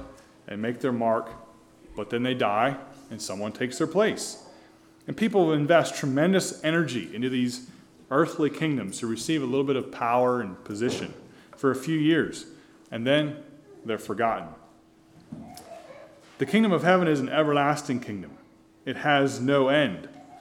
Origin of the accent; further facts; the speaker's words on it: United States; born there; I'm an American by birth. I had nothing to do with that, with where I was born, who my family was.